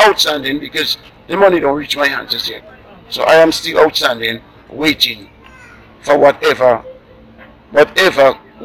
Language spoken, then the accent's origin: English; Grenada; also born or lived in Saint Vincent and the Grenadines; I grew up as Grenadian. I grew up in Pitimatnik from the age of four plus almost 5 years. I grew up there with my aunt as a baby.